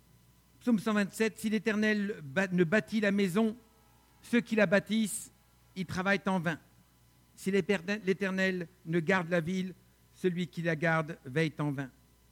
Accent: France; Chez nous, en France, c'est le pays le plus réputé pour le Prozac

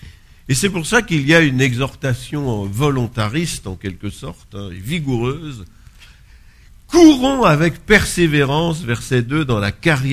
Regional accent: France; Alors, comme je suis français, je me suis dit

